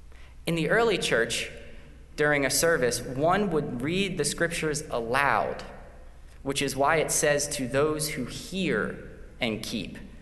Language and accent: English; Pennsylvania, United States; Now, I'm originally from Pennsylvania